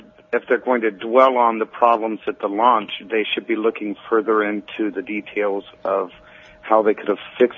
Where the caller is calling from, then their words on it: Fond du Lac, Wisconsin, United States; I'm calling from Fond du Lac, Wisconsin.